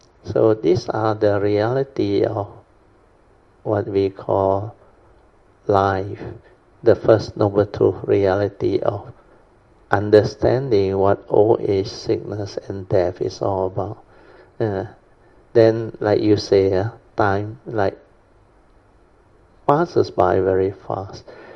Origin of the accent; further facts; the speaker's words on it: Alor Setar, Kedah, Malaysia; English is a second language; I have from my hometown one, Alostar one, and also the university one.